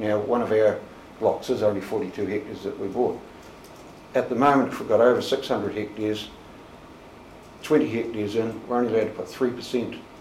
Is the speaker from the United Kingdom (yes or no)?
yes; Scotland, United Kingdom; we might be Irish, but I'm pretty Scottish